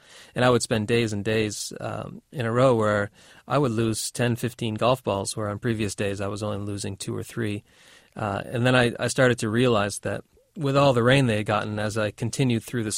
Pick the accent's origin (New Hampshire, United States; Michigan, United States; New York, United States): New Hampshire, United States; camping as a child growing up in New Hampshire